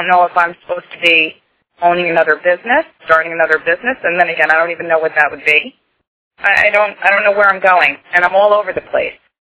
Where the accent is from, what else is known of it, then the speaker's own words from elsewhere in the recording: New Jersey, United States; I'm from New Jersey.